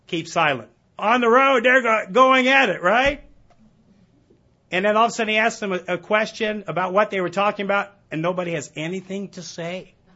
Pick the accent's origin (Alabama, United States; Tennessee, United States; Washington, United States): Alabama, United States; Now, I ran into somebody earlier who says they support LSU, and we're from Alabama, so anyway, we're not about bragging rights.